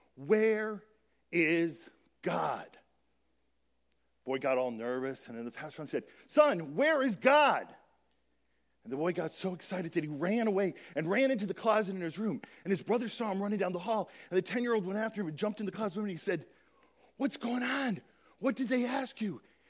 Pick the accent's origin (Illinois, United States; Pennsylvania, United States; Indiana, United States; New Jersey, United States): Pennsylvania, United States; Scranton; Ellen and I decided to get off in Bartonsville because we grew up in Scranton